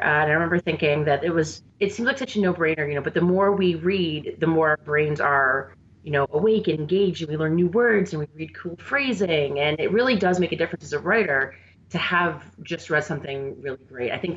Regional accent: Buffalo, New York, United States; any mention of Buffalo is going to get applause from me. I am completely totally biased when it comes to my hometown.

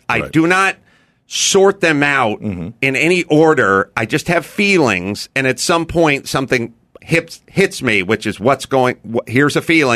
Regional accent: North Hollywood, California, United States; it's because I'm from North Hollywood and nothing ever happened there.

